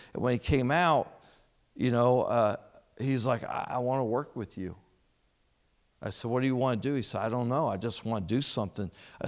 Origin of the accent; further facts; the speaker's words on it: Greencastle, Indiana, United States; Now, I'm from Indiana. I grew up in Greencastle, so I tell people all the time, I'm not really a U.S. missionary. I'm a foreign missionary because I was raised in a farming community.